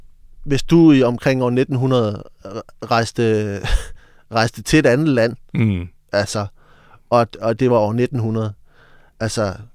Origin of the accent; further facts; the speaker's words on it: Region of Southern Denmark, Denmark; jeg voksede op på Vestfyn, ude på landet, i en lille landsby uden for Middelfart. Og i 80'erne, det føltes lidt som sådan en comedy-ørken.